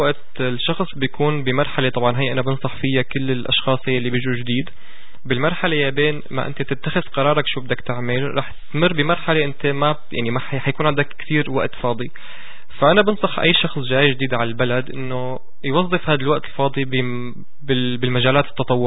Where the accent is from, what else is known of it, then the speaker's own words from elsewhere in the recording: Syria; now in Canada; ولا مره تعرضت لهذا الموقف اني كوني سوري او كوني ماني كندي هذا الشيء ممكن يسبب مشكله،